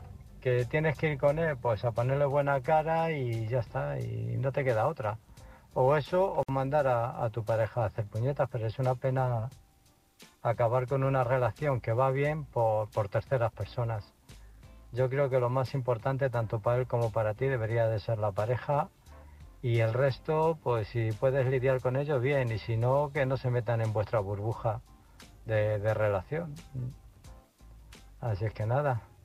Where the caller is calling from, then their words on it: Illescas, Castilla-La Mancha, Spain; de Illescas